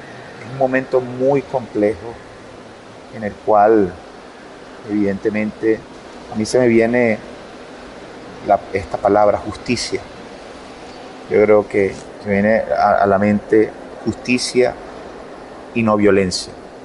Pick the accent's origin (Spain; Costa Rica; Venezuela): Venezuela; Barquisimeto, Lara; Yo crecí en Barquisimeto, donde nació el programa de Manos Blancas